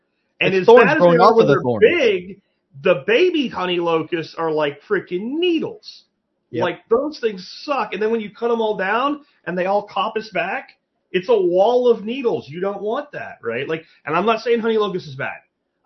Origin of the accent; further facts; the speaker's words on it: Pennsylvania, United States; now in Texas, United States; When I first set up a garden in Texas, I grew up gardening in Pennsylvania. I did all the shit that I did in Pennsylvania.